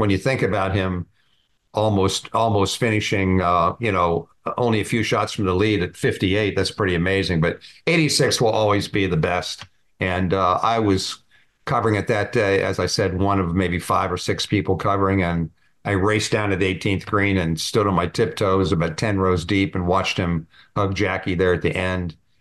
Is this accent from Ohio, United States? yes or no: no; Hershey, Pennsylvania, United States; When I was growing up in Hershey, Pennsylvania, the host, the head pro there, Jay Weitzel, knew Jack when he was just a kid